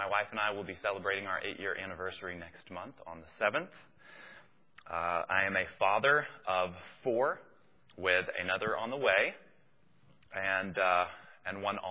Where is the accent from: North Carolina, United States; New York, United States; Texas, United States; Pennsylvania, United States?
North Carolina, United States; Boone; born there; I was born in 1990 in Boone, North Carolina.